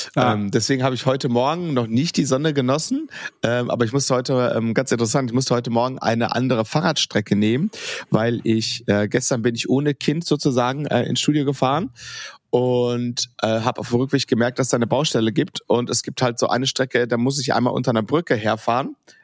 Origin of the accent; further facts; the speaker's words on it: North Rhine-Westphalia, Germany; Wir proben hier bei mir in Dortmund im Studio und wir kommen so aus dem Großraum Ruhrgebiet und Niederrhein.